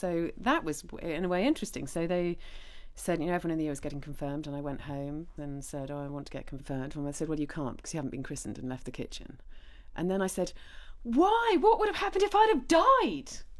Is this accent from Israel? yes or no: no; Hong Kong; born there; also born or lived in Zambia; I was born in Hong Kong.